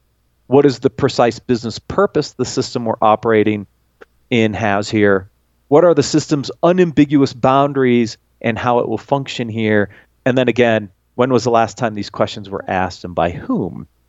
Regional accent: Ohio, United States; As some people know, I grew up in Ohio. I did a first part of my career in Cleveland. I went to school in Cleveland

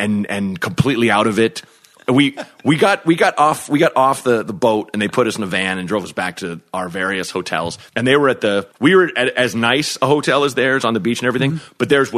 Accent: Portland, United States; I mean, you know, I'm from Portland, and every time there's a protest

